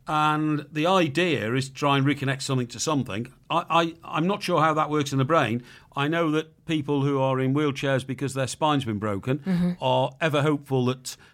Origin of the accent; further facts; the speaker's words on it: United Kingdom; He said, yeah, I got that, mate. You're a limey.